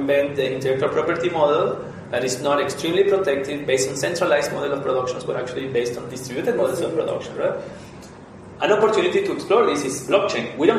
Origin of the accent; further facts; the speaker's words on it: Venezuela; I'm from Venezuela, I'm half Spanish, half Venezuelan.